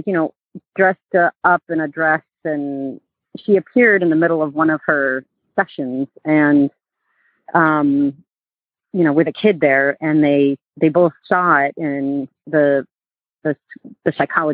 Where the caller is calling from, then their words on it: Burlington, Vermont, United States; I'm calling from Burlington, Vermont.